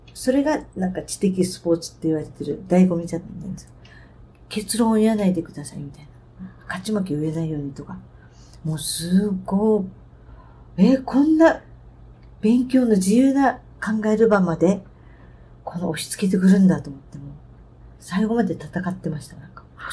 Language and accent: Japanese; Okinawa, Japan; 沖縄のふるさとに対する愛情はすごく強くて、だから仕事で本土とかに行っても沖縄に帰ってくるっていうことが多いので、自分はうちなんちだっていう思いは強いと思います。